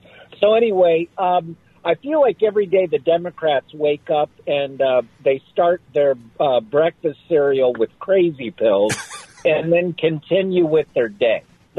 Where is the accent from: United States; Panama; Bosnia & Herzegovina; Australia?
United States; Atlanta, Georgia; I was raised in Atlanta, Georgia.